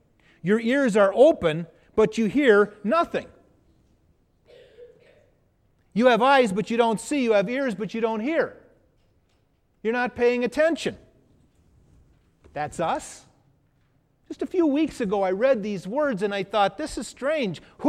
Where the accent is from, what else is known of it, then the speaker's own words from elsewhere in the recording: Oregon, United States; Ever since growing up on the Oregon coast